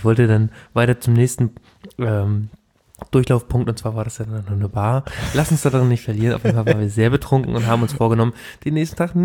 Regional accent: Germany; ich bin Deutscher

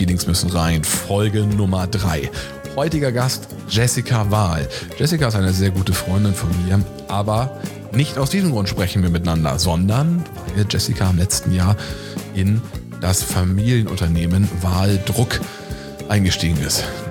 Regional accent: Northern Germany, Germany; ich komme aus dem Norden

